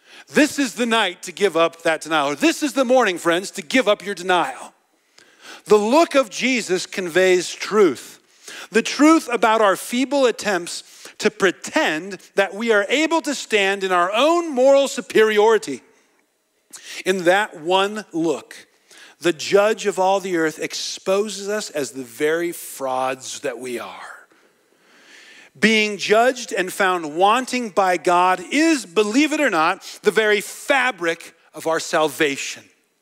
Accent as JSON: {"language": "English", "region": "New Jersey", "country": "United States", "accent": "Jersey", "said": "My friends from Jersey corrected my Jersey accent last week, as Jersey people are good to do."}